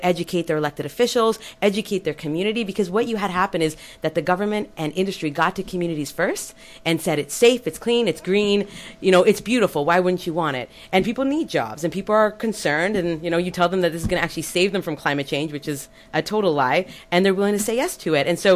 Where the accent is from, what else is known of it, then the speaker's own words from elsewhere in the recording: Alberta, Canada; now in British Columbia, Canada; And I'm from Alberta originally, so I know a little bit about boom and bust